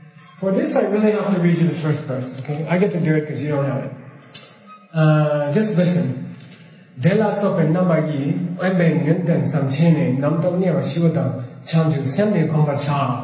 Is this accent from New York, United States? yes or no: yes; New York, United States; You know, we're all from New York, right?